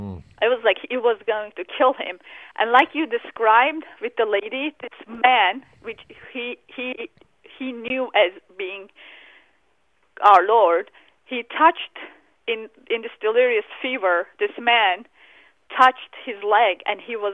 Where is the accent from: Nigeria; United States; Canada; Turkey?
Turkey; English is a second language; moved away; And I grew up in Turkey. It's very secular, moderate. It's changed a lot since I've moved to the West.